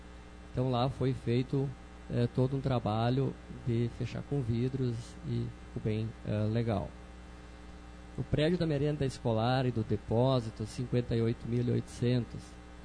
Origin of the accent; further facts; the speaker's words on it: Três Passos, Rio Grande do Sul, Brazil; Eu sou natural de Três Passos.